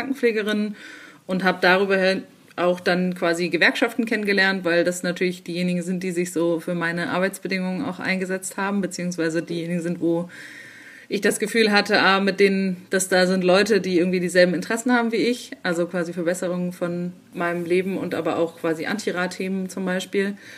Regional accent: Leipzig, Saxony, Germany; Ich bin aus Leipzig, bin 31 Jahre

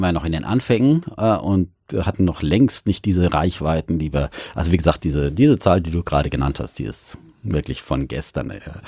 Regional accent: Bavaria, Germany; accent: Middle Franconian; da musste ich erst mein rollendes R abtrainieren und meinen mittelfränkischen Dialekt

